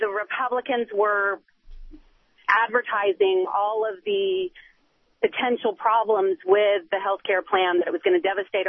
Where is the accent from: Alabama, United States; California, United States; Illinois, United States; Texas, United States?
Texas, United States; Houston; I'm from the Houston area. I used to volunteer at the ER in Memorial Hermann.